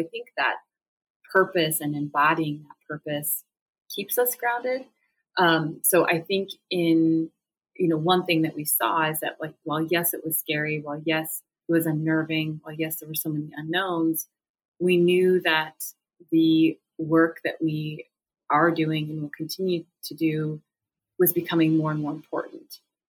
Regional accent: Montana, United States; Certainly my upbringing, you know, growing up in Montana, being connected to nature

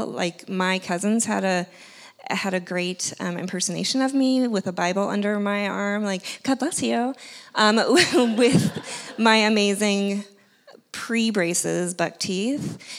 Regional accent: Walla Walla, Washington, United States; So I grew up in Walla Walla, Washington. It is a real place.

